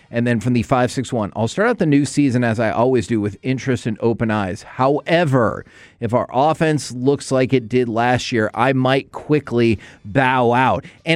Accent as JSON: {"language": "English", "region": "Texas", "country": "United States", "tie": "born or raised there", "said": "Like, I grew up in the Metroplex."}